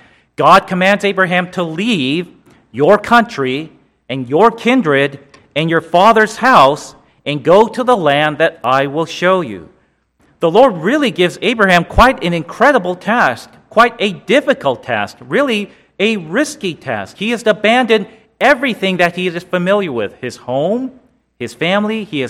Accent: California, United States; now in Baltimore, United States; I grew up in Southern California. I was very familiar with that area. My family was there. My friends were there.

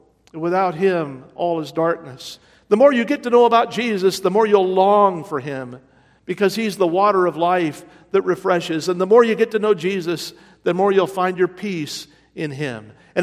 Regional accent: West Virginia, United States; When I was a teenager growing up in West Virginia, I had three friends that I hung around with a lot.

